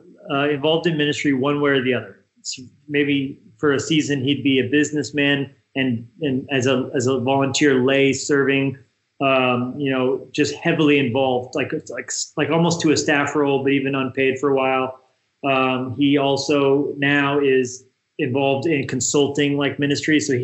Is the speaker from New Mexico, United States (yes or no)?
yes; New Mexico, United States; also born or lived in Northwest; Yeah, so I grew up in New Mexico.